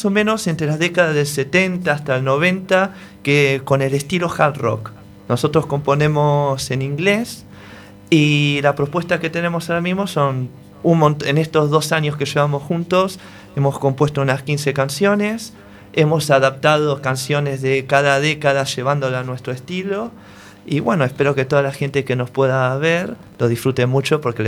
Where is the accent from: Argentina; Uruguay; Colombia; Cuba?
Argentina; now in Spain; como soy argentino, mejor ocupo medio programa, ¿viste?